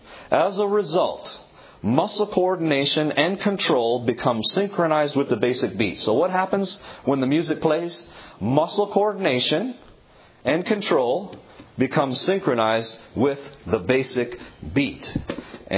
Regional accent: Toronto, Ontario, Canada; When I was in Toronto, growing up in Toronto, Canada

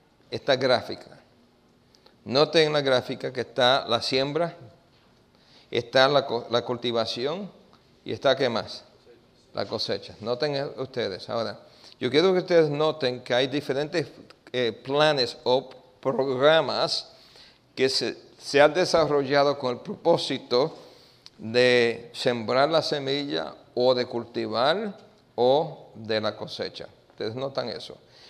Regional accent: New York, United States; Yo me crié en Nueva York. Y criándome en Nueva York, me crié en pandillas

